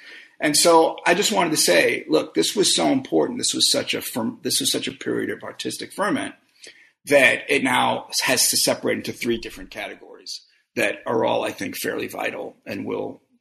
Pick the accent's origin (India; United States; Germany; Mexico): United States; Brooklyn, New York; I've been thinking about it really all my life since I grew up in Brooklyn in a period of what was then called white flight